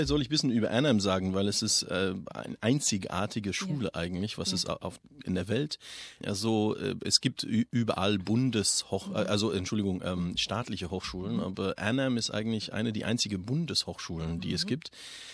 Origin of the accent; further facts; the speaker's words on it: Sydney, New South Wales, Australia; also born or lived in Germany; Also ich bin seit fast 25 Jahre mittlerweile im deutschsprachigen Raum. Aber ich bin hier aufgewachsen in Australien. Ich bin Musiker, also habe meine Ausbildung, also ich komme ursprünglich aus Sydney, aber habe meine Ausbildung hier in Melbourne gemacht und dann ein weiteres Studium in Deutschland genommen